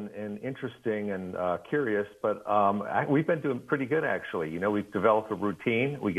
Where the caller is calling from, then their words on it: Los Angeles, California, United States; I'm in Los Angeles.